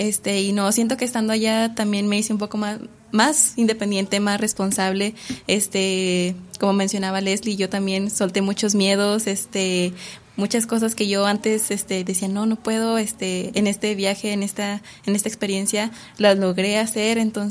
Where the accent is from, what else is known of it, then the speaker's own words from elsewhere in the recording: Cuauhtémoc, Durango, Mexico; De Cuauhtémoc, Durango. De allá.